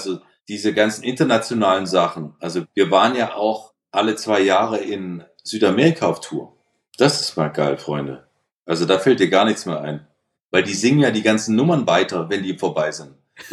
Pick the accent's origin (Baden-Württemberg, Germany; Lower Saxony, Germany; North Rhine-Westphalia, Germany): Baden-Württemberg, Germany; Ich bin Schwabe, hallo.